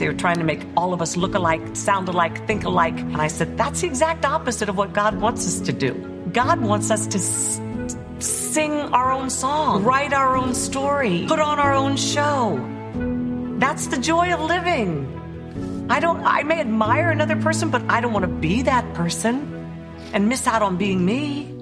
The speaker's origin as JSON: {"language": "English", "region": "Maryland", "country": "United States", "tie": "born or raised there", "also_born_or_lived": "Paris, France", "said": "I was born in Paris, France, but I grew up in Maryland."}